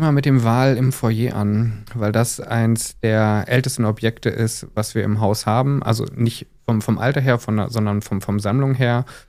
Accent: North Rhine-Westphalia, Germany; now in Bremen, Germany; da ich gebürtig aus dem Münsterland komme, bin ich die vielen Fahrräder gewöhnt

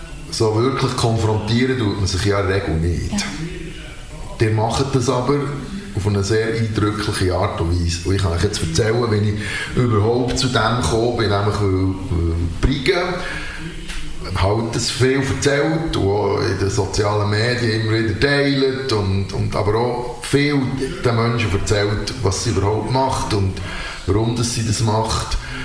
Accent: Switzerland; Ich bin auch an Aare aufgewachsen.

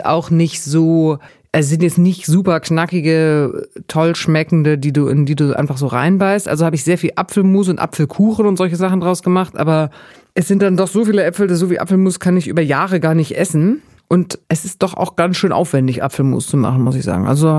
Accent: Bavaria, Germany; Ich komme ja aus Bayern mit sehr viel Wurst und Brot und Käse und so.

